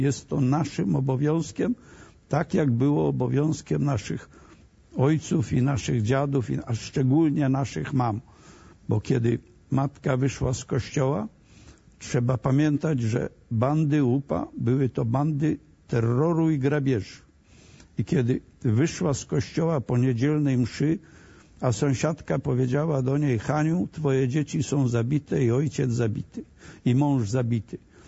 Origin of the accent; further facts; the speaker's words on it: Hucisko Brodzkie, Lviv Oblast, Ukraine; na Podolu, w okolicy mojej wsi, Hucisko-Brodzkie